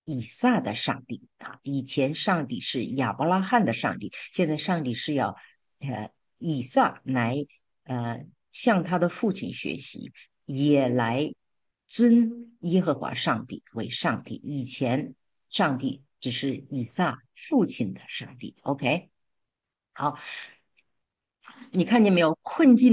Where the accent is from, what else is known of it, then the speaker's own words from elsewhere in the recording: China; moved away as an adult; now in United States; 我是一个中国人，我成年以后来到美国打拼啊，我在这留下来了。